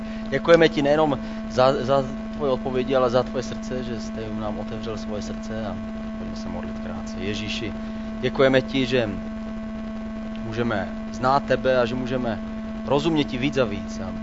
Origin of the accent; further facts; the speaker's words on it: Moravia, Czechia; já jsem z Moravy, jezdil jsem do sousední vesnice na kole zalívat hrob